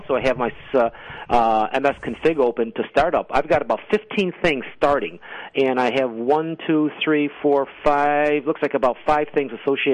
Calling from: Rochester, New York, United States; The city of Rochester, New York.

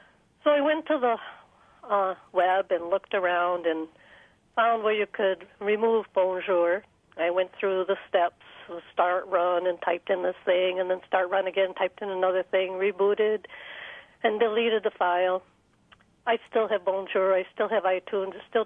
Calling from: Webster, New York, United States; Yes, Webster.

